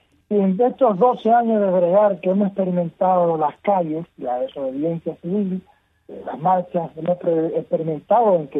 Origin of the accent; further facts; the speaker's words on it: Cuba; somos parte de esa historia, somos cubanos.